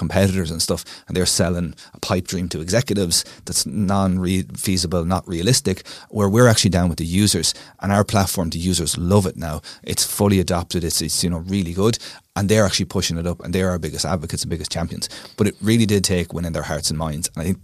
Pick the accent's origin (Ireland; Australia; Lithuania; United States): Ireland; Longford, Leinster; So we grew up in Longford. Nice. Very landlocked county.